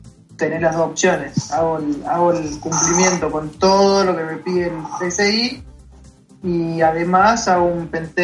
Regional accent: Argentina; como somos los argentinos

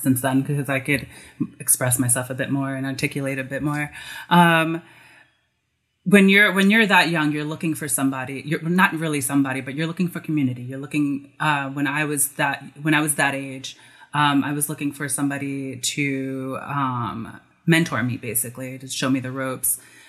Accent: New York, United States; So I've noticed that having the pleasure of being born here, I've been able to be around a bunch of different influences, a bunch of different cultures, perspectives.

